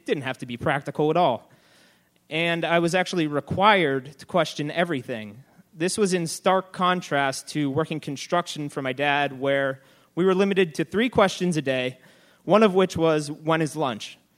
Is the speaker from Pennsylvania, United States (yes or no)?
yes; Pittsburgh, Pennsylvania, United States; whenever they would ask me where I was from, I would tell them, "I'm from Pittsburgh."